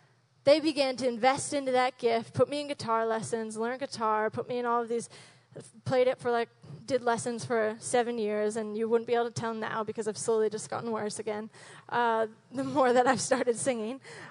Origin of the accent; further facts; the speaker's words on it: Calgary, Alberta, Canada; I grew up in Calgary, and I was a very wild, free child. Grew up in the country.